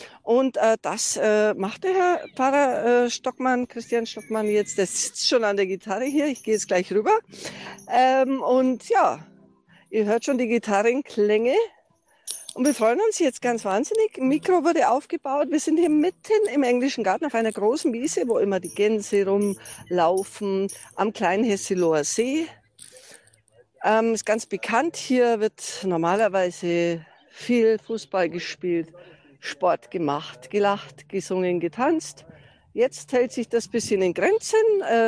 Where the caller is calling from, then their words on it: Munich, Bavaria, Germany; Also bei uns in München sieht es so aus, als ob jegliches Versammlungsrecht jetzt vereitelt wird und nicht mehr genehmigt wird.